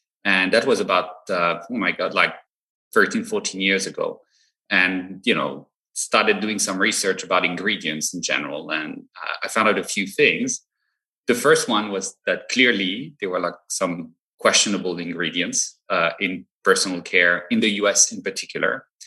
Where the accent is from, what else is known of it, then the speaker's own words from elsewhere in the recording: Paris, Île-de-France, France; now in United States; I was born and raised actually in Paris, and that's where I spent most of my childhood. I did spend a little bit of time in San Francisco actually when I was in kindergarten.